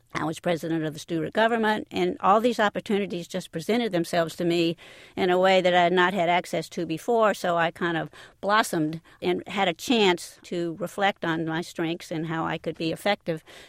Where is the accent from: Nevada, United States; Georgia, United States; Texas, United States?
Georgia, United States; Columbus; Believe it or not, I grew up in Mayor Tomlinson's hometown of Columbus, Georgia.